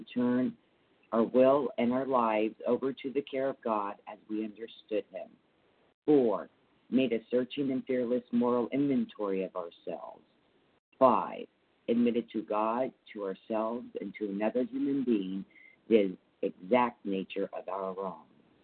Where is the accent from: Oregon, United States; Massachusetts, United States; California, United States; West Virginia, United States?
California, United States; I'm from Northern California.